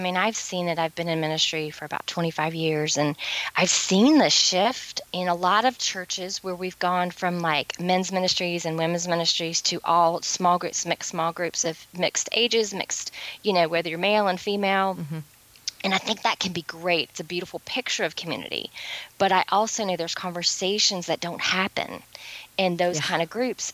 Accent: the South, United States; I'm from the South, so.

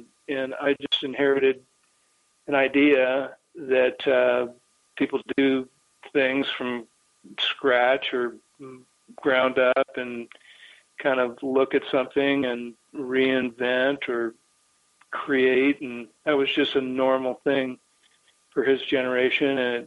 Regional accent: Palo Alto, California, United States; I grew up in Palo Alto. Hmm. My backyard was the Santa Cruz Mountains and Stanford and all the adjacent areas.

